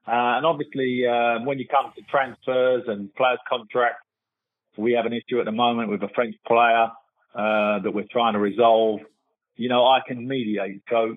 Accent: England, United Kingdom; I think as English people and as British people, we think we can't work abroad because of the language.

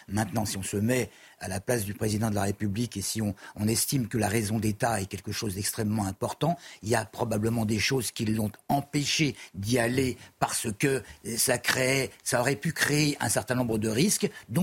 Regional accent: France; On est français. On est français. Juif, juif français si vous voulez

